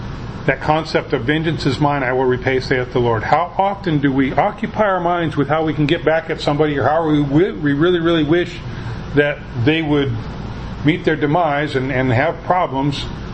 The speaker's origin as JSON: {"language": "English", "region": "Washington", "country": "United States", "tie": "born or raised there", "said": "I'd been born and raised in the Puget Sound region with all these mountains and forests and the evergreen"}